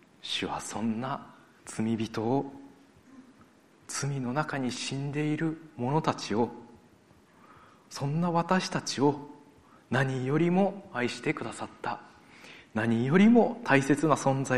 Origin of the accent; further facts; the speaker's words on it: Osaka, Japan; 私は大阪の地で生まれ育ちました。まあ日本人です。